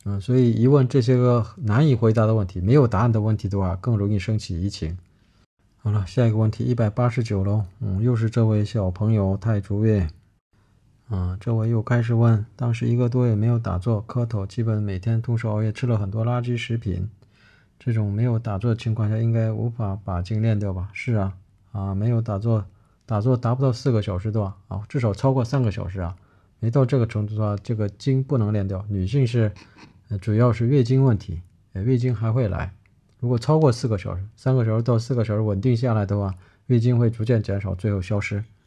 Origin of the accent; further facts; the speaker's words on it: China; 我们中国人说的大同世界